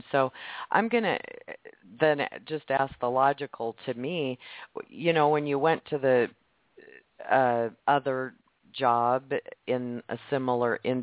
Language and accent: English; Nebraska, United States; And I'm just curious in my own case, because you brought up my home state. I had occasion to go meet a neuro at University of Nebraska Medical Center at UNMC